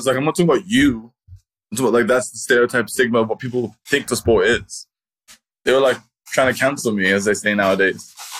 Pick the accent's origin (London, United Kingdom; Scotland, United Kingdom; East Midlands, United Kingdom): London, United Kingdom; So we just took the tube and I'm from London, so I knew how to get there.